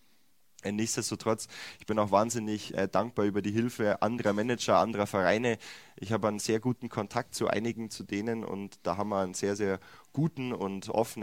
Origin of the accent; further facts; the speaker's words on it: Greiling, Bavaria, Germany; Es war wirklich so, dass ich bin in Greiling groß geworden und da hat wirklich jeder entweder Eishockey oder Fußball gespielt